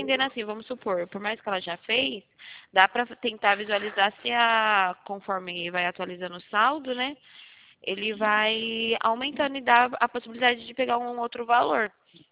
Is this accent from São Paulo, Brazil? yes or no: yes; São Carlos, São Paulo, Brazil; Isso, São Carlos, interior de São Paulo.